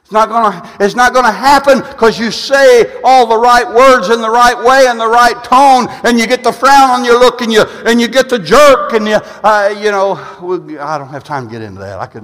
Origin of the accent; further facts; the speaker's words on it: Galveston, Texas, United States; born there; now in Joplin, United States; Of course, I was born in Galveston, and that's just in my blood, man. I don't know how I ended up in Joplin, Missouri